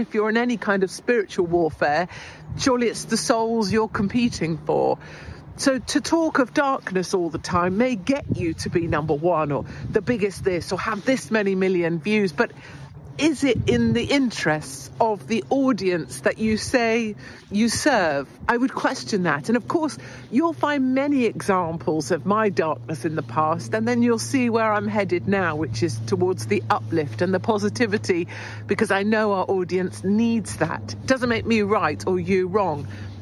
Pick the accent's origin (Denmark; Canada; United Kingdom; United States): United Kingdom; I am a foreigner, I'm an outsider, I'm a British person.